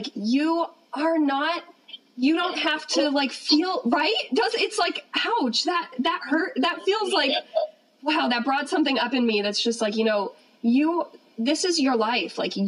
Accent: Massachusetts, United States; I know so many people in my home state of Massachusetts and all around the country

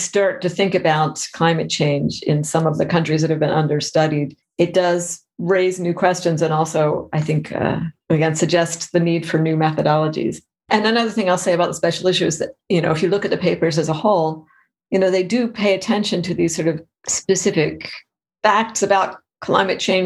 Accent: United States; And I say this as an American researcher, one of the things that's been so significant in predicting climate change attitudes in the US has been political orientation.

